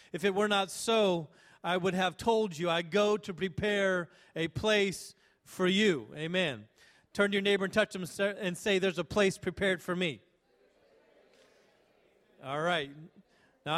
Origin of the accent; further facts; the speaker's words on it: Alaska, United States; Yes, I grew up in Alaska, so cold is not unforeign to me.